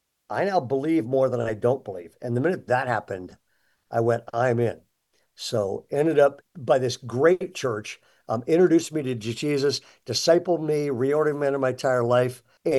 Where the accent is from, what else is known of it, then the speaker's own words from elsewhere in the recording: California, United States; I grew up in Southern California.